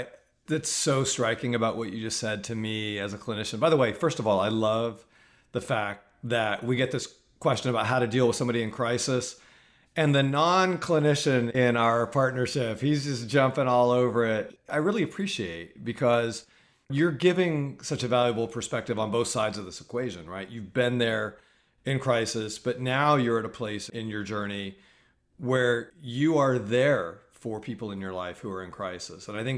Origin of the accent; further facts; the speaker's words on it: United States; yeah, I'm an American, born and bred.